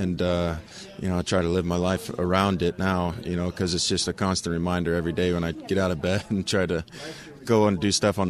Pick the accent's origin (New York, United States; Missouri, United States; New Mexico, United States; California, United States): Missouri, United States; Westphalia; being a kid growing up in Westphalia, you know, a town of 200 people